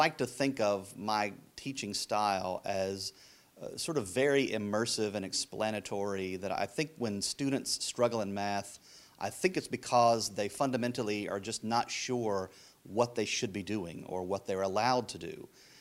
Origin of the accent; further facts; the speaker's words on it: the South, United States; also born or lived in West; We'd lived out in the West for a while, but we're from the South originally, so we were looking to get back to where things are green again.